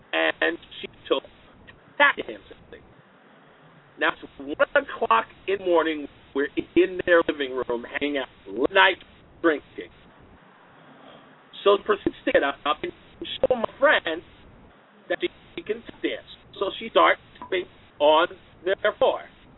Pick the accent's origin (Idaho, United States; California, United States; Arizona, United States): Arizona, United States; So, I'm a girl from Arizona, and we were at a friend's house in the Bronx